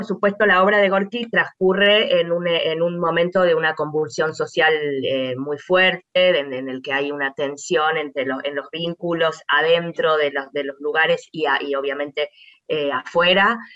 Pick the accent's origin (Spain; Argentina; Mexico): Argentina; Yo vivo en Buenos Aires, soy argentina, escribo de acá.